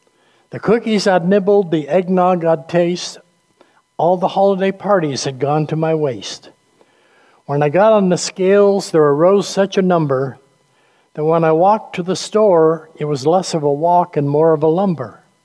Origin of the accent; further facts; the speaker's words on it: New England, United States; You know, I grew up in New England